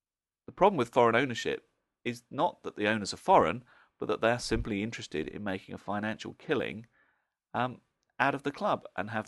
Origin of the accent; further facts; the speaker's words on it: Camelford, South West England, United Kingdom; my very local, my hometown team of Camelford.